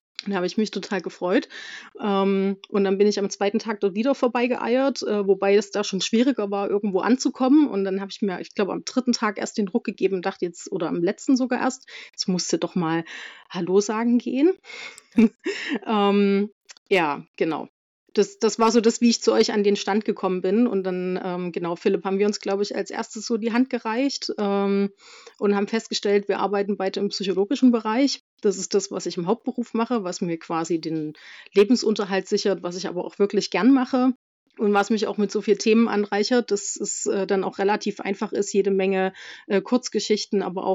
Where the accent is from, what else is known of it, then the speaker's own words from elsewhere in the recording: Leipzig, Saxony, Germany; Genau, ich komme aus Leipzig, bin auch gebürtig hier aus Sachsen. Vielleicht hört man es an der einen oder anderen Stelle auch an der Aussprache. Da kann ich mir ganz viel Mühe geben, ganz weg kriege ich es nie.